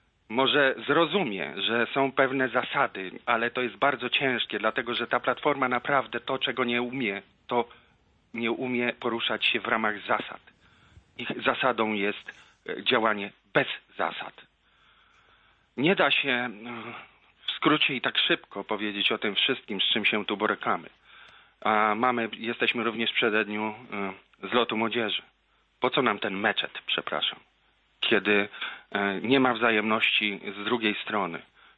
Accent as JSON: {"language": "Polish", "town": "Warsaw", "region": "Masovian Voivodeship", "country": "Poland", "said": "jak my, warszawiacy, mamy takiego kogoś szanować?"}